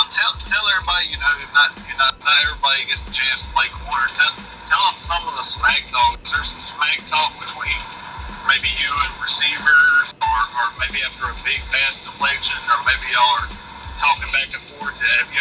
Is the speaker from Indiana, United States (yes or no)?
no; Spartanburg, South Carolina, United States; I'm from the Spartanburg, Greenville area.